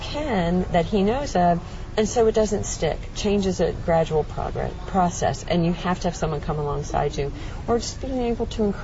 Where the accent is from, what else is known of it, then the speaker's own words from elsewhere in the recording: the South, United States; I'm like, I was raised in the South.